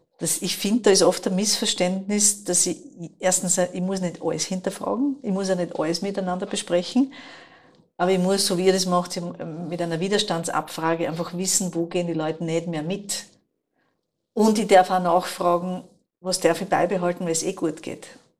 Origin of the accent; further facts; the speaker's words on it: Styria, Austria; Wir sind aus der Südoststeiermark